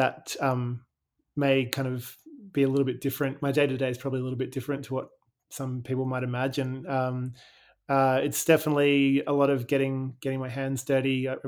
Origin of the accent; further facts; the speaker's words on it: Brisbane, Queensland, Australia; Yeah, I feel like growing up in Brisbane in the 80s, showing my age a little bit, but growing up in Brisbane in the 80s was such an amazing place to be